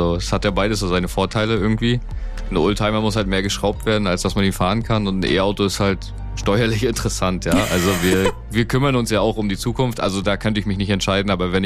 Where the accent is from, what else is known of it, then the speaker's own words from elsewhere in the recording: Ribnitz-Damgarten, Mecklenburg-Vorpommern, Germany; Ich bin von der Küste, ja, kann man so sagen. Ich komme aus Ribnitz-Damgarten. Das ist quasi ja ein paar Minuten vom Strand entfernt. Mit dem Fahrrad waren es als Kind irgendwie so 15 Minuten vielleicht. Und ich bin hier aufgewachsen. Wir haben noch nie woanders gewohnt.